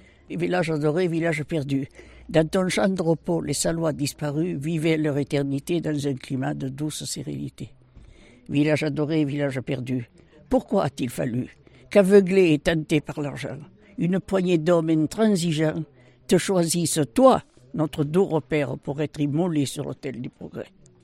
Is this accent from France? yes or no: yes; Sainte-Croix-du-Verdon, Provence-Alpes-Côte d'Azur, France; born there; Je suis née dans la vallée de Sainte-Croix qui a été détruite par le Var, par le Verdon. Dans la maison où ma mère était née, mon grand-père était né, mon arrière-grand-père. C'était le nid de la famille.